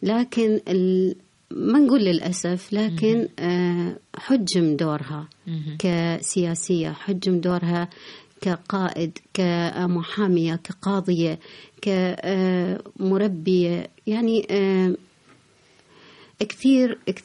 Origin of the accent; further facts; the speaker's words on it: Iraq; والوضع السياسي عندنا بالعراق الغير مستقر